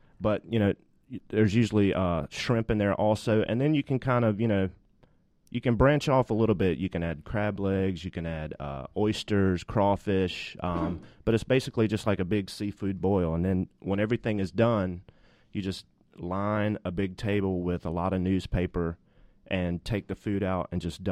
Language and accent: English; Georgia, United States; And I'm from South Georgia, too, near the coast of Georgia